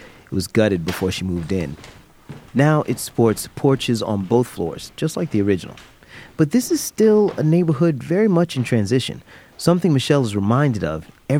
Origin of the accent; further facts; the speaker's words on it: Jacksonville, Florida, United States; through the lens of my hometown, Jacksonville, Florida.